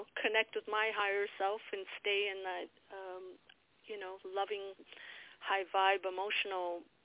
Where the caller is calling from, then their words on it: Toronto, Ontario, Canada; I'm calling from Toronto, Ontario.